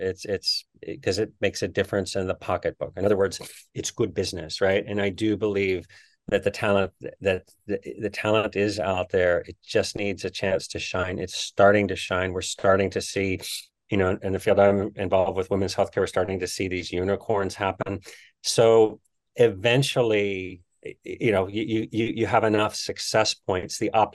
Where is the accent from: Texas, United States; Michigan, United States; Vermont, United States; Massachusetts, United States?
Texas, United States; San Antonio; also born or lived in New Orleans; I grew up in San Antonio, but I was born in New Orleans, have a lot of relatives in New Orleans.